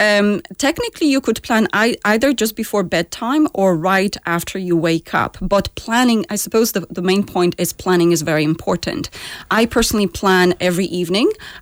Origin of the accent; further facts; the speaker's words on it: Poland; I'm from Poland originally.